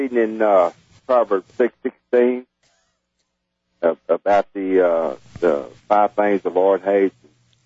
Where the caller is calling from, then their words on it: Texas, United States; Calling from Texas.